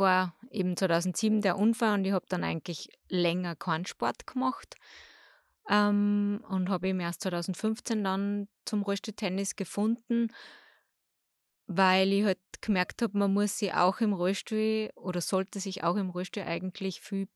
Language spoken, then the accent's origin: German; Bad Ischl, Upper Austria, Austria; now in Salzburg, Austria; Also ich komme ursprünglich aus Bad Ischl, da bin ich geboren und aufgewachsen. Jetzt mittlerweile wohne ich ja eben in Salzburg